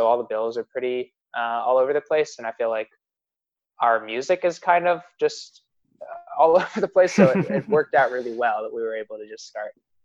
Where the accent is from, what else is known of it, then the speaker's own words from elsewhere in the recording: Rochester, New York, United States; I'm from Rochester, New York.